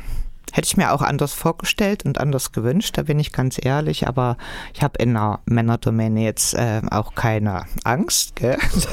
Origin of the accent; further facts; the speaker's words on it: Thuringia, Germany; Also ich bin gerne in Deutschland unterwegs, auch sehr gerne in meiner Heimat